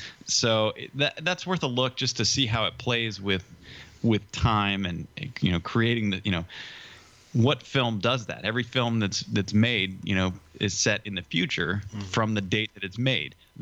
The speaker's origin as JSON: {"language": "English", "town": "Chicago", "region": "Illinois", "country": "United States", "tie": "born or raised there", "said": "Yeah, I grew up in Chicago, and she filmed in Chicago, obviously, no secret there."}